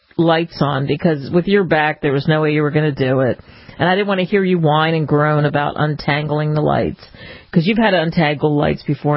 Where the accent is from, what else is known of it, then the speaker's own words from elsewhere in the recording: Philadelphia, Pennsylvania, United States; I just talked about the fact that I grew up in Philadelphia